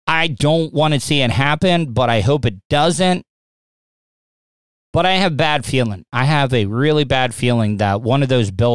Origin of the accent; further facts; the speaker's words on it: Florida, United States; As a Floridian, a Category 1 storm is not that bad. I mean, most Floridians, like myself, born and raised in Florida